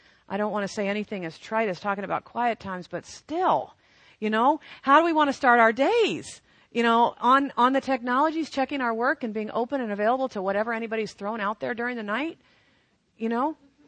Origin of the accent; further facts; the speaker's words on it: Chicago, Illinois, United States; because I'm from Chicago and it was 9:30 my time